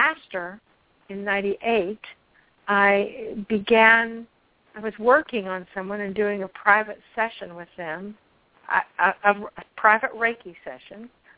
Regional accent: Kansas, United States; also born or lived in Missouri; I was just about as normal as any Missouri girl could be. I mean, I grew up in Kansas, so in a very, very traditional environment.

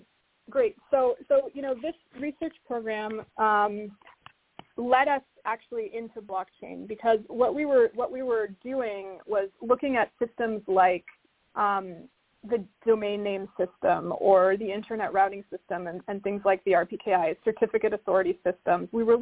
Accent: Toronto, Ontario, Canada; So I'm from Toronto. I went to college

